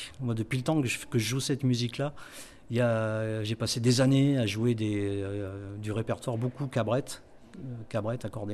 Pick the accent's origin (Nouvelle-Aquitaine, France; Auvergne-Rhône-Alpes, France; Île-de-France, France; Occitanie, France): Auvergne-Rhône-Alpes, France; Salers; Je suis originaire de Salers, dans le Cantal.